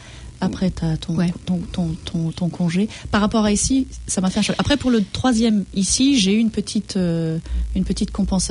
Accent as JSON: {"language": "French", "country": "France", "said": "Moi je viens de France."}